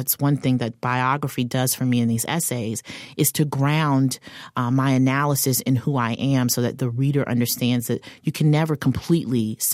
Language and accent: English; the South, United States; also born or lived in California / Boston / New York / Chicago; But I was raised in the South by deep Southerners, and I very much am a child of the South.